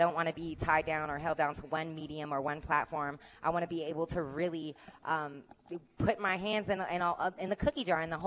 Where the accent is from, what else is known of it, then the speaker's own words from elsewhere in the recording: Oakland, California, United States; I'm from Oakland, California as well.